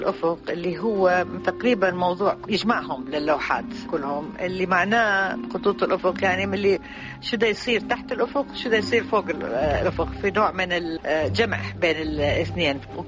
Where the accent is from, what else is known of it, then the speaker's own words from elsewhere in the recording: Baghdad, Baghdad Governorate, Iraq; moved away; من سنة 71 من طلعت من بغداد وهو كله تنقل